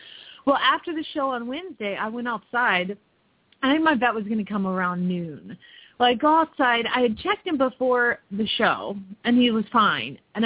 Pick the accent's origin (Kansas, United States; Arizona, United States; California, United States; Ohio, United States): Arizona, United States; Phoenix; from Phoenix, Arizona